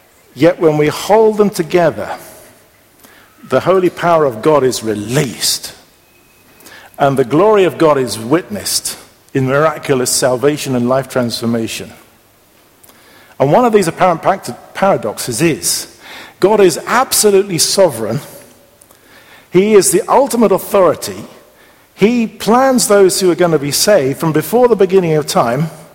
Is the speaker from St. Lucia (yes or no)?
no; England, United Kingdom; I think of some of the churches that I know in England, my home country, where they have particularly followed that strand of belief.